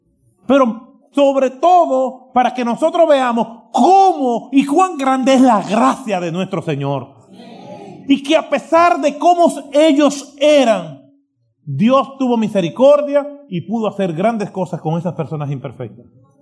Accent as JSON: {"language": "Spanish", "country": "Dominican Republic", "said": "Nosotros somos de la República Dominicana y nos decimos dominicano."}